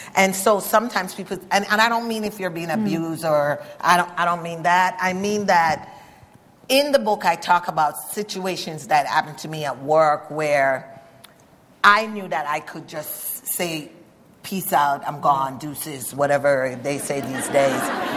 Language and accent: English; Jamaica; which as a Jamaican, sometimes we don't pronounce our H's.